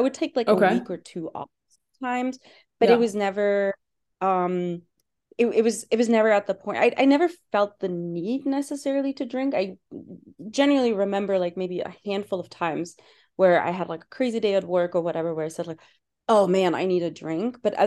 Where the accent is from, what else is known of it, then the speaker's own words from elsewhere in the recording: Germany; English is a second language; So first of all, I am German. Lots of people always like wonder where my accent is from. I hear like lots of weird stuff, Hawaii, Midwest. No, I'm German. Okay. Lost my accent at some point, but everyone always asks.